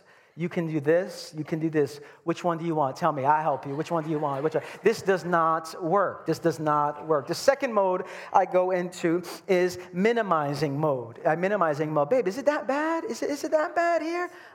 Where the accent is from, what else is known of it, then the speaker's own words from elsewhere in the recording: Brooklyn, New York, United States; I'm from Brooklyn.